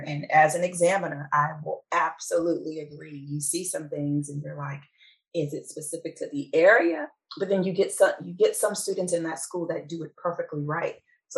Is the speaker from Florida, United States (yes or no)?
no; Maryland, United States; I'm from Maryland.